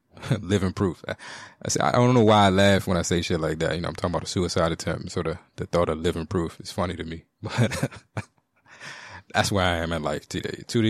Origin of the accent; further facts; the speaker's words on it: United States; there is a lot I have benefited from, as you know, because I am an American.